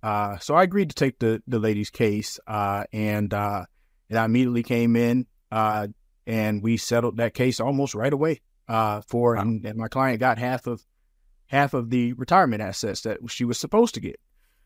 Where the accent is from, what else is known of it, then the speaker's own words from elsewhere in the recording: Alabama, United States; now in New York City, United States; So I'm originally from Alabama, and I ended up in New York City, because I came up here for law school.